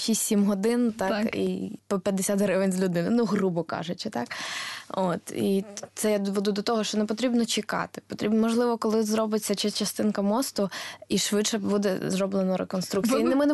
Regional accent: Kyiv, Ukraine; я, як киянка, знаю, скільки тривають реконструкції в нашому місті.

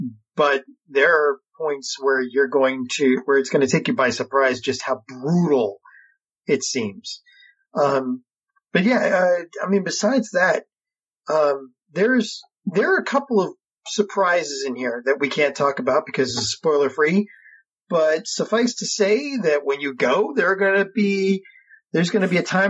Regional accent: Philadelphia, Pennsylvania, United States; we're both from Philly.

